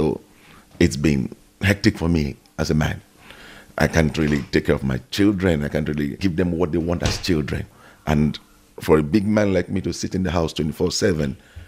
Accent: Nigeria; now in South Africa; I'm originally Nigerian.

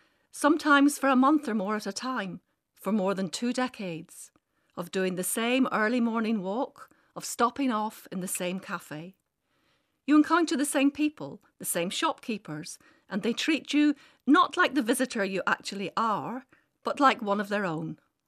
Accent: Ireland; knows I'm a football fan, knows I'm Irish.

